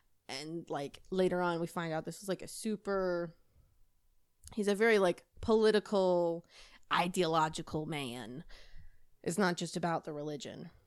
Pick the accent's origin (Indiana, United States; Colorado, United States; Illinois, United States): Indiana, United States; Unfortunately, he was born in my home state of Indiana.